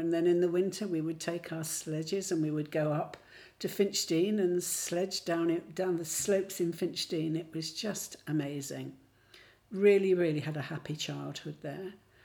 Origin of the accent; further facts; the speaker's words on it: Rowlands Castle, South East England, United Kingdom; As Patricia said, I was born in Rowlands Castle. I was born in Hollybank on Red Hill Road, and lived there with my family.